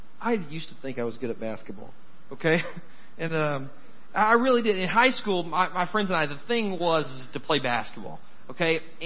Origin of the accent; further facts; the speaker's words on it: Texarkana, United States; I grew up in Texarkana. It's about 2.5 hours east of here if you've never been through there. Alright, it's a bi-state city.